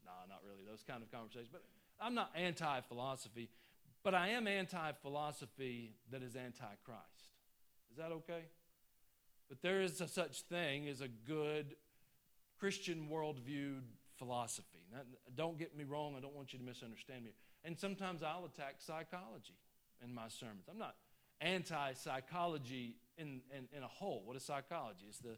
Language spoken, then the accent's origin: English; Georgia, United States; I'm just from the North Georgia mountains, right?